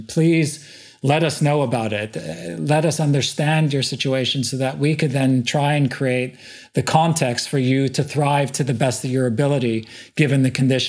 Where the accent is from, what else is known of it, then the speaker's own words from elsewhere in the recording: Montreal, Quebec, Canada; moved away; born and bred in Montreal in Canada, always aspired to kind of build my life outside of the community that I grew up in, left Canada in 1992 and kind of haven't been back since.